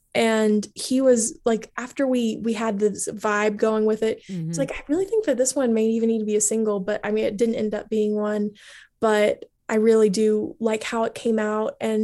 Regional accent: the South, United States; I know what highfalutin means because I grew up in the South

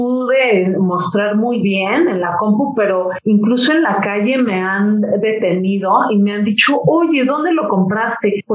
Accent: Mexico City, Mexico; Soy de la Ciudad de México, del corazón de la Ciudad de México, donde estaba el nopal y la serpiente.

